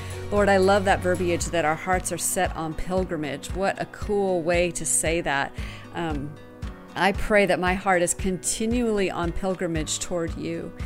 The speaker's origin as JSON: {"language": "English", "country": "United States", "said": "at least in my case, since I'm an American, I'm a pull her up by her bootstraps kind of girl."}